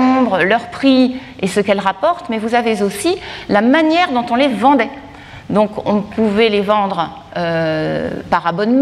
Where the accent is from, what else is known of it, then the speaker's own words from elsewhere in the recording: Normandy, France; comme on dirait chez nous en Normandie